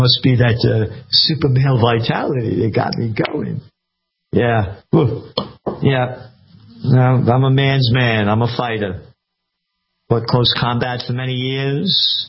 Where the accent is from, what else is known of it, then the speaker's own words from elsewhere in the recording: United States; I'm an American. I want to be free.